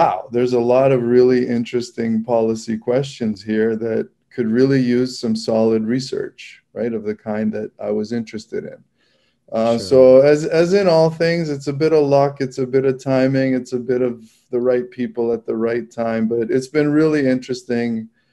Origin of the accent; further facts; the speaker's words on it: Toronto, Ontario, Canada; So I'm Canadian. I mean, I grew up in Toronto.